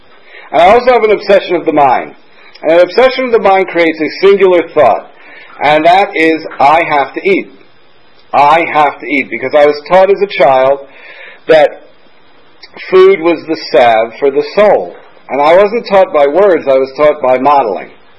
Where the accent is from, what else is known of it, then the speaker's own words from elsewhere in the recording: New York, United States; I grew up in New York.